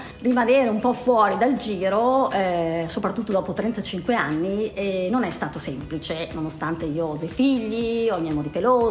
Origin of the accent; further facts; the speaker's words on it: Trezzo sull'Adda, Lombardy, Italy; Io sono di Trezzo sull'Adda.